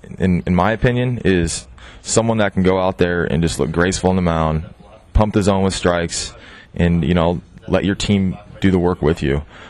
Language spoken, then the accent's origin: English; Cloverdale, California, United States; But, yeah, always been a pitcher. Grew up in Cloverdale